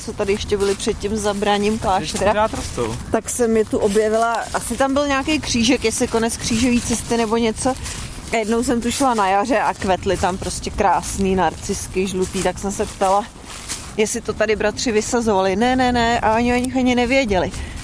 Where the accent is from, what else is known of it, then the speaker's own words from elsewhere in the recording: Prague, Czechia; Tak já jsem vlastně jako dítě, protože jsem ze Stodulek, tak jsem jezdila kolem na kole s bráchou většinou